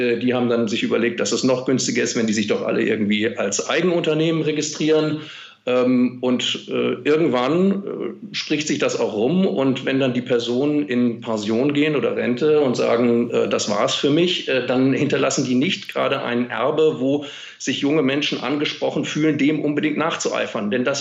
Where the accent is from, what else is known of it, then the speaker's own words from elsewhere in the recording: Germany; jedenfalls in Deutschland, wo ich herkomme, wie Sie unschwer in meinem Akzent hören können